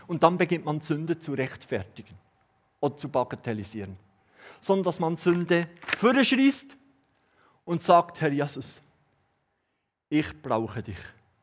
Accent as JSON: {"language": "German", "region": "Bern", "country": "Switzerland", "said": "zu euch komme aus Bern, möchte ich euch bitten, betet auch für die Bundesräte. Die laufen bei uns in Bern frei herum."}